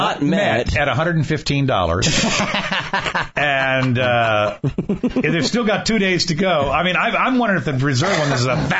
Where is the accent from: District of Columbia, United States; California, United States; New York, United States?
District of Columbia, United States; Washington; I grew up in the District of Columbia, and I remember when I grew up there, it was a small town.